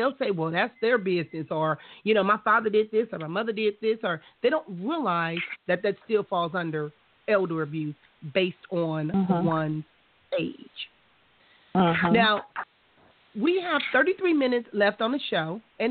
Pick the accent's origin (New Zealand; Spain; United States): United States; Compton, California; growing up in Compton, Chrissy, that was something that I saw too.